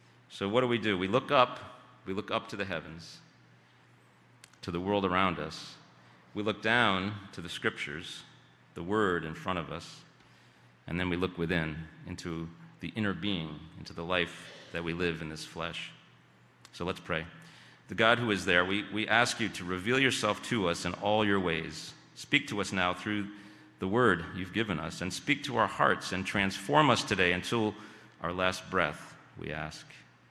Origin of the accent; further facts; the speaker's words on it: Red Hook, New York, United States; I was brought up in St. John's Reformed Church in Red Hook, New York.